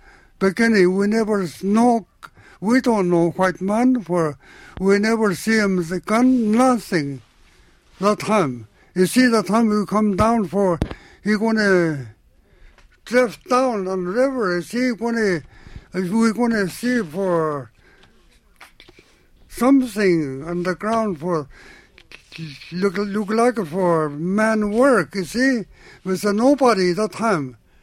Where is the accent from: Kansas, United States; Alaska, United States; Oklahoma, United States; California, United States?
Alaska, United States; Arctic Village; Arctic Village.